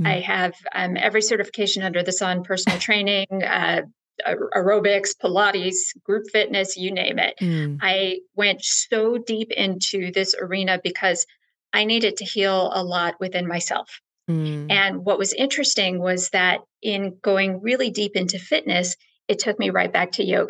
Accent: Chicago, Illinois, United States; moved away as an adult; also born or lived in Phoenix / Cabo San Lucas, Mexico / Los Angeles; I'm originally from Chicago.

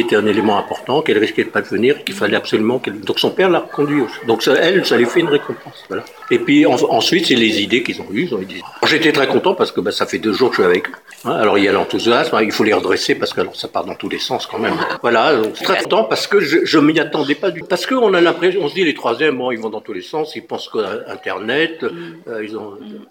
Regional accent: Occitanie, France; mais je viens du Gard.

